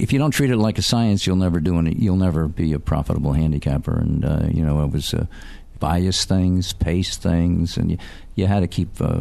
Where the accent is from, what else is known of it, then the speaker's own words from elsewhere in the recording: Yonkers, New York, United States; Yeah, I grew up in Yonkers, New York, just outside the city.